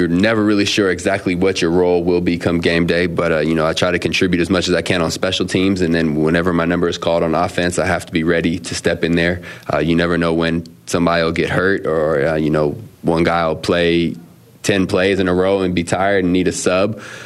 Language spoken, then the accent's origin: English; Menlo Park, California, United States; I am from a place called Menlo Park, California, which is mm-hmm. in the San Francisco Bay Area, and I grew up a 49ers fan